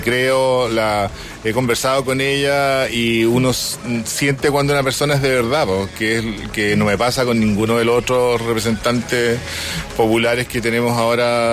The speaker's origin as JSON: {"language": "Spanish", "country": "Chile", "said": "así somos los chilenos, pero tenemos un buen país, yo amo Chile, soy muy feliz de ser chileno"}